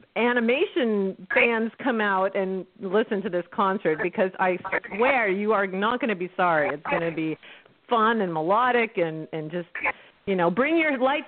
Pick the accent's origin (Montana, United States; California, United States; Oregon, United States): Oregon, United States; first language Latvian; English is a second language; I am Latvian. I speak Latvian. Latvian was my first language. My parents immigrated from Latvia. They fled communism during World War II. And throughout my life growing up in Oregon, we kept the Latvian culture alive